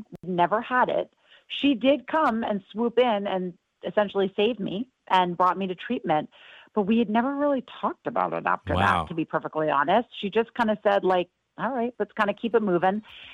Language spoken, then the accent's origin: English; New York, United States; because I had a mom on TV or I grew up in New York